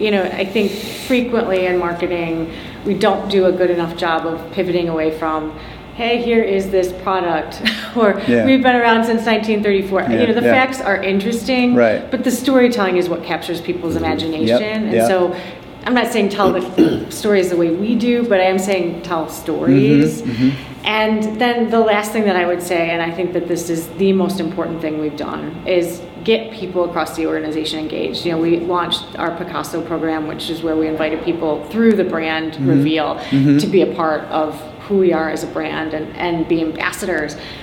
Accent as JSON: {"language": "English", "town": "Castle Rock", "region": "Colorado", "country": "United States", "tie": "born or raised there", "said": "So my hometown in Colorado, Castle Rock, and actually Todd's as well, we have two branches that are relatively new there"}